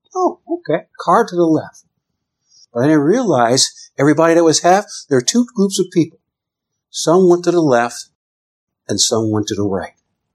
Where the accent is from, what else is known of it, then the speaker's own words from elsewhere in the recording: Cleveland, Ohio, United States; I'm from Cleveland, and I get on the train in Ohio, and I head down.